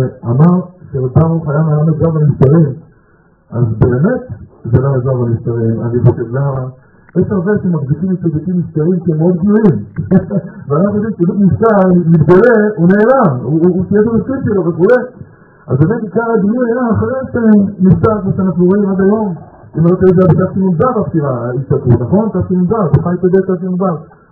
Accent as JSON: {"language": "Hebrew", "town": "Kiryat Arba", "region": "West Bank", "country": "Palestine", "tie": "born or raised there", "said": "אז גדלתי בקריית ארבע"}